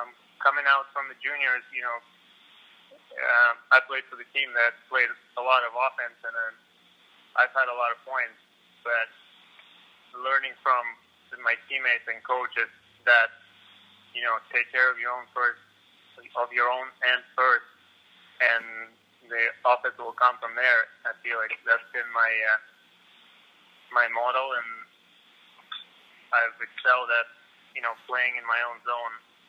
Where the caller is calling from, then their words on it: Boca Raton, Florida, United States; Boca Raton.